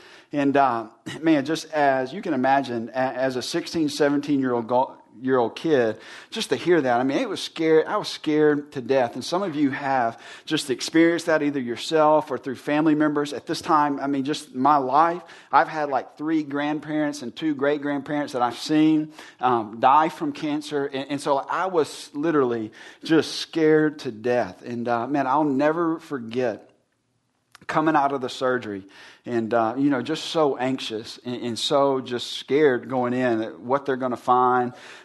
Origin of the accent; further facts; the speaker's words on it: Mississippi, United States; You can imagine growing up in Mississippi, it like changes 20 degrees every day, right?